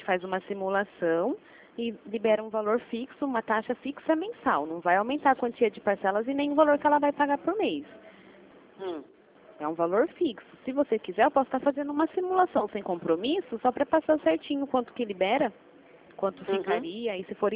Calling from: Rio Claro, São Paulo, Brazil; Aqui de Rio Claro

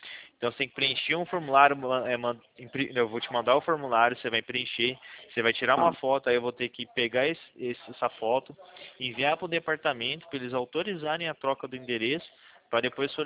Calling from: São Paulo, Brazil; A gente é do estado de São Paulo.

